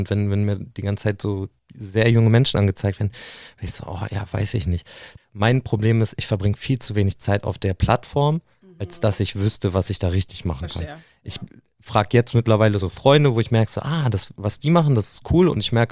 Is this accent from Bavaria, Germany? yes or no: no; Nienburg, Lower Saxony, Germany; ich bin ja in Nienburg aufgewachsen